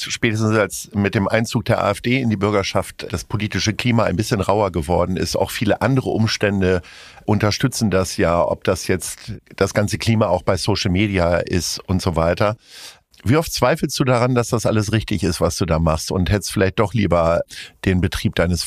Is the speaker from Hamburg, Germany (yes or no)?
yes; Hamburg, Germany; ich komme aus Hamburg